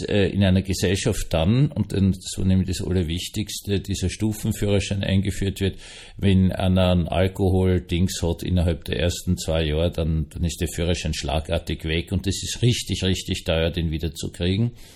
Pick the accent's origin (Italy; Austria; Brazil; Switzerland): Austria; ich als Österreicher ist es anders geworden.